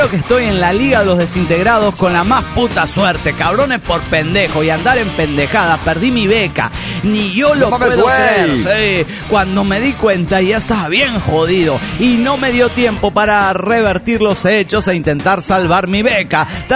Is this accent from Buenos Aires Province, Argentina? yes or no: no; Tucumán, Argentina; de Tucumán.